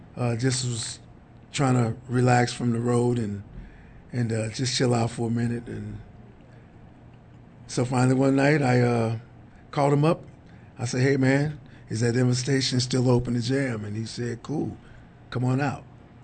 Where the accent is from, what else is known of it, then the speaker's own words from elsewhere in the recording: Grand Rapids, Michigan, United States; As a matter of fact, growing up in Grand Rapids, I can remember Chico watching me play the congas and the bongos.